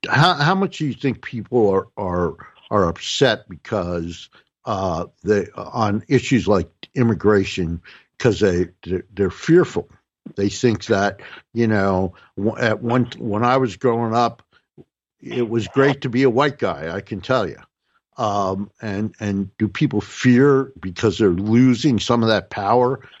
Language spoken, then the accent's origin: English; New Jersey, United States; some politician from my home state of New Jersey